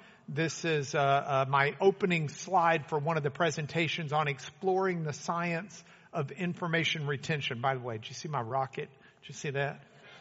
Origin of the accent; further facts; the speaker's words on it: Lubbock, Texas, United States; if you pronounce it the way we grew up pronouncing it in Lubbock.